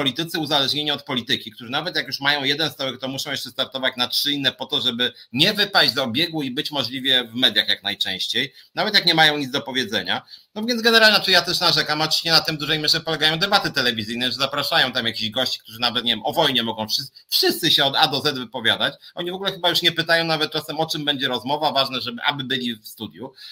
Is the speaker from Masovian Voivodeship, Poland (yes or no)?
yes; Warsaw, Masovian Voivodeship, Poland; bo jestem z Żoliborza, no to prawdziwy Warszawiak